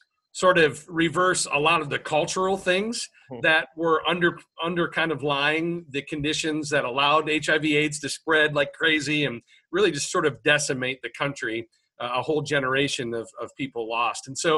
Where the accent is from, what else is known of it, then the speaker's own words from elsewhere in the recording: Ohio, United States; born and raised in Ohio. I currently reside in a town called Ashland, Ohio, which is about in the middle of the state